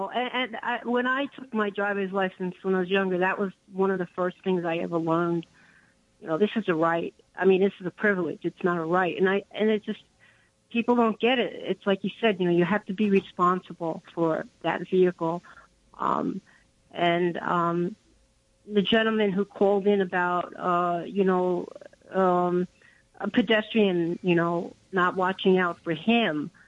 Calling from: Elmira, New York, United States; I'm calling from Elmira.

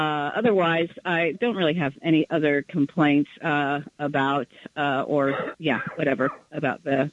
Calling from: Bushwick, New York, United States; I'm calling from Bushwick.

